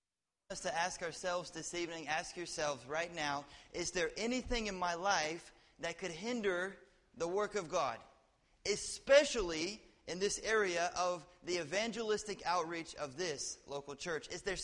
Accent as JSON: {"language": "English", "region": "Georgia", "country": "United States", "tie": "born or raised there", "said": "I grew up in the Bible Belt. I grew up in just west of Atlanta, Georgia."}